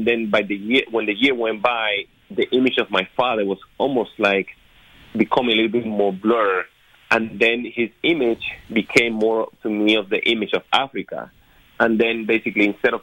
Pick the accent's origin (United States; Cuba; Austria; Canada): Cuba; English is a second language; I was living in Cuba. I was born in Cuba, as many of your listeners probably know, figured out by my accent. So I was born in Cuba